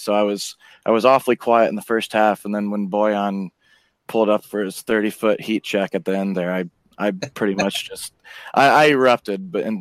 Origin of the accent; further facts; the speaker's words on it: Ohio, United States; Like, I'm an Ohio State fan. I'm from Ohio.